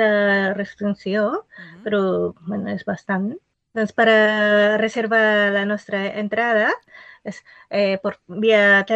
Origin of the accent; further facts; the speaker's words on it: Japan; Catalan is a second language; Aquest cançó és un clàssic per a nosaltres, per als japonesos.